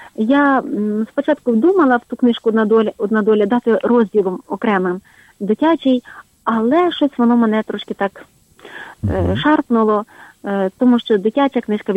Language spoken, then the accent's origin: Ukrainian; Rozvoriany, Lviv Oblast, Ukraine; Це є містечко Глиняне на Львівщині. І родом я із Розворян. Це сусіднє село.